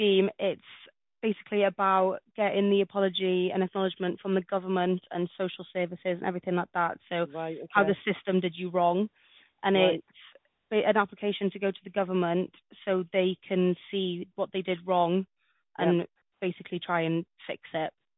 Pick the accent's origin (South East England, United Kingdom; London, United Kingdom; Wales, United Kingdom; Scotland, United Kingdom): Wales, United Kingdom; I'm also Welsh, so it doesn't help.